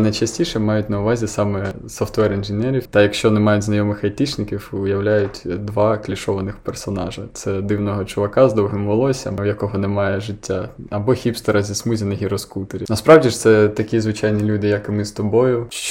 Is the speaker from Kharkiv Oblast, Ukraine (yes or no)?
yes; Kharkiv, Kharkiv Oblast, Ukraine; Вибачте, я з Харкова, я замускалений.